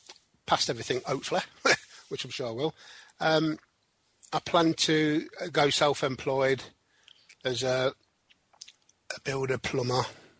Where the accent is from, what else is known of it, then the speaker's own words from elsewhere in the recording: Leicester, East Midlands, United Kingdom; I'm from Leicester and I'm on the plumbing course and I'm on week three.